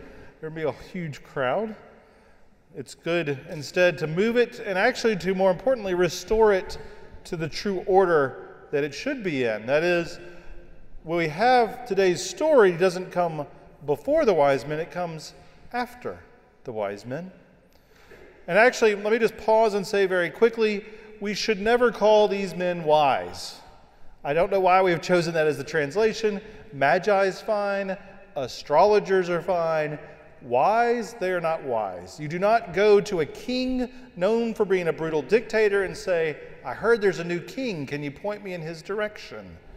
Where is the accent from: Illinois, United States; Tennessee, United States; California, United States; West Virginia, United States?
Tennessee, United States; Memphis; he was assassinated in the city that I grew up in Memphis